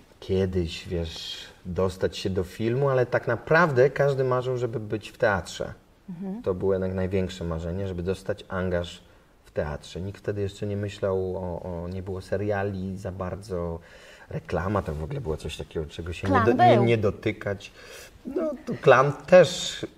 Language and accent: Polish; Łódź, Łódź Voivodeship, Poland; accent: Łódź street speech; Jestem z Łodzi i mówiłem tak bardzo knajacko, tak to określano, ulicznie.